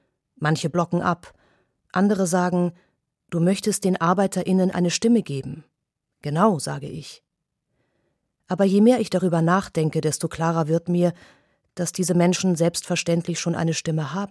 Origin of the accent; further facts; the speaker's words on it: Romania; German is a second language; Ich komme selbst aus Rumänien und spreche Rumänisch.